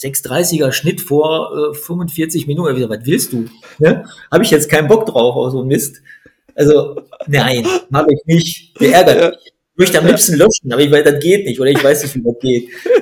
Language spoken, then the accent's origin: German; Duisburg, North Rhine-Westphalia, Germany; born there; ich habe zwar den Laden in Essen, aber ich bin ja gebürtiger Duisburger und komme aus der Duisburger Laufszene.